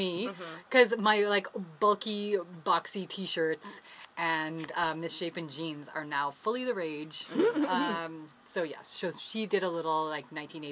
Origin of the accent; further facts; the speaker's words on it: New Brunswick, Canada; moved away; when I moved here, was apparently very unfashionable. I came from New Brunswick.